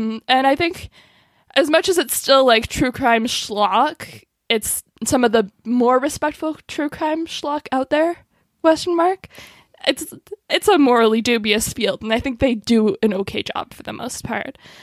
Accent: Canada; which I found personally interesting as a Canadian.

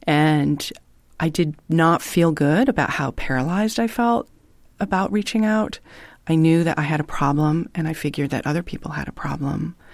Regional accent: New York, United States; But I'm a New Yorker, and swearing, for example, is like a nervous tic for me.

